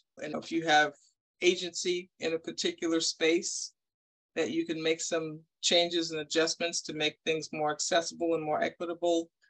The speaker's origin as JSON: {"language": "English", "region": "New York", "country": "United States", "tie": "born or raised there", "said": "I grew up in New York. And so my early exposure to people in the South was on television"}